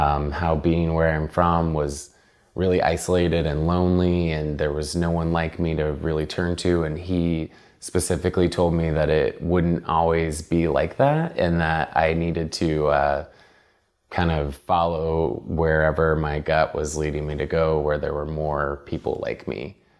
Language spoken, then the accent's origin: English; Harrison, Arkansas, United States; I'm from Harrison, Arkansas. So the town I'm from, Harrison, Arkansas, there's an active KKK outside of the town.